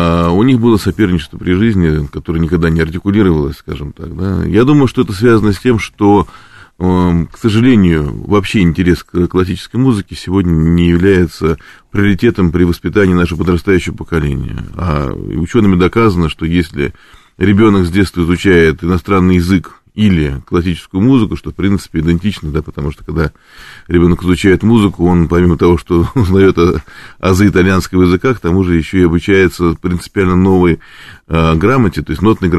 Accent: Moscow, Russia; И я хочу похвалить наш город и мой родной город Москву

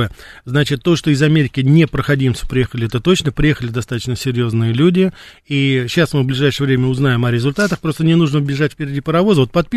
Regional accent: Russia; она поняла, что мы из России, и она стала по-русски

